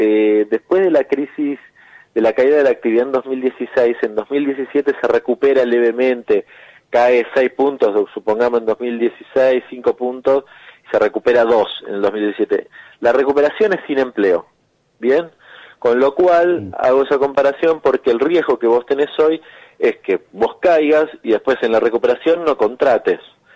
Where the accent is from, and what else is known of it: Argentina